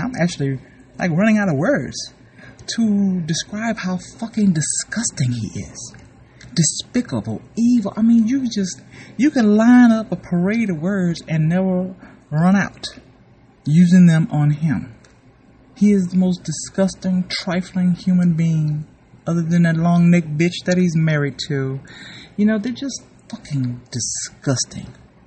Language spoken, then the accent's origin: English; Louisiana, United States; I'm from Louisiana, where we, I think, kind of make hurricanes along with Florida, because we're right there on the Gulf.